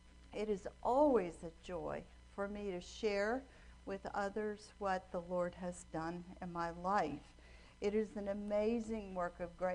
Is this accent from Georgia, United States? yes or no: yes; Atlanta, Georgia, United States; born there; I was born in Atlanta. I'm an only child.